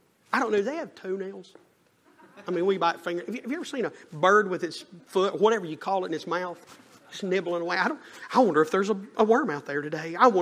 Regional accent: North Carolina, United States; Y'all tell I'm from the South, mountains of North Carolina.

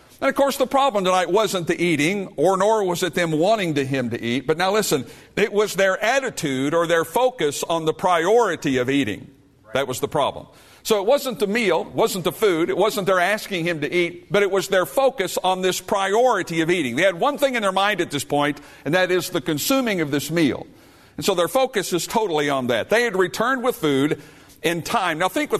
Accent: Missouri, United States; Now, I'm from Missouri, so you can amen there.

